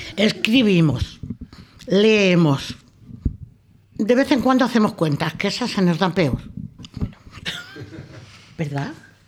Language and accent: Spanish; Consuegra, Castilla-La Mancha, Spain; born there; Nací en Consuegra, provincia de Toledo.